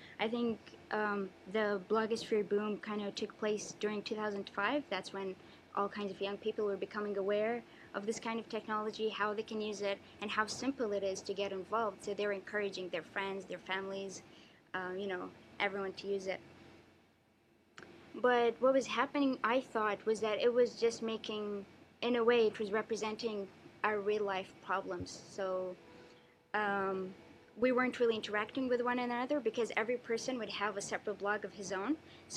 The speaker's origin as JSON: {"language": "English", "country": "Bahrain", "said": "I come from Bahrain. It's a very long trip to here"}